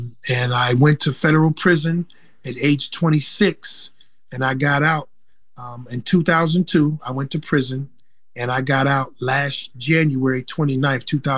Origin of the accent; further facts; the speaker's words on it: Columbus, Ohio, United States; Okay, well … I am born and raised in Columbus, Ohio. I come from a two-parent home.